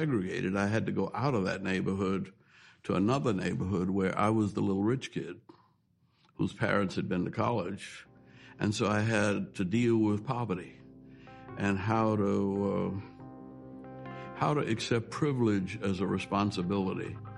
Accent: New Orleans, Louisiana, United States; Because I grew up in New Orleans, and there was an Irish grocery store on one corner, an Italian bar on another corner

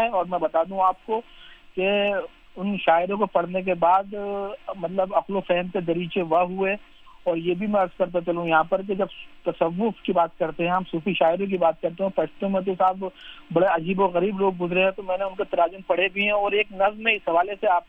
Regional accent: Sambhal, Uttar Pradesh, India; مجھے فخر اس بات پر ہے کہ میرا تعلق سنبھل سے ہے

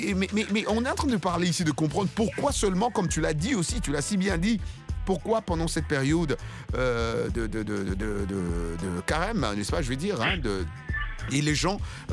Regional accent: Sénou, Bamako, Mali; Je viens de Sénou. Tu vois Sénou à côté de l'aéroport.

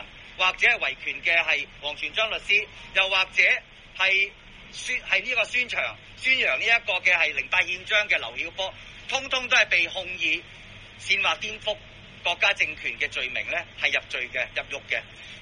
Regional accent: Hong Kong; 就是希望我们香港人看到就怕，见到就怕

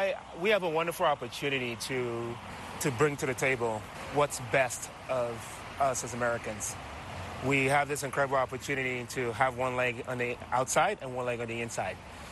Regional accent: Lagos, Nigeria; now in United States; I grew up in Lagos, Nigeria, and I know what my origins were like.

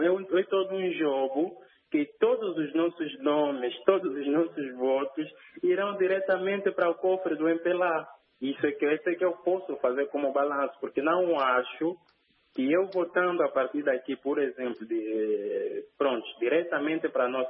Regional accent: Angola; eu sou angolano.

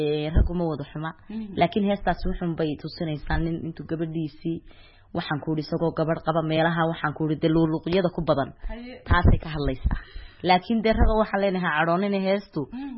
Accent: Hargeisa, Woqooyi Galbeed, Somalia; anigu waxaan dhashay 1993 waxaan ku dhashay magaalada Hargeysa halkaas aan ku barbaaray halkaas aan wax ku bartay halkaas baanan jooga

